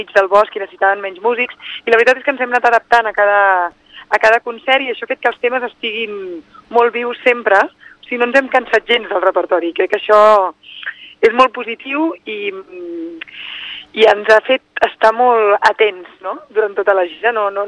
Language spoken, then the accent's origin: Catalan; Vilassar de Mar, Catalonia, Spain; una cançó que parla del meu poble, que és Vilassar de Mar